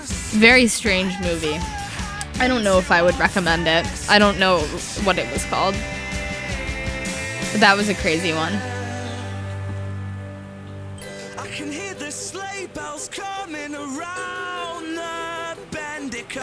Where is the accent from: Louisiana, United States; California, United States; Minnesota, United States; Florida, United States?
Florida, United States; And I was from Florida, so I am from Florida, living there.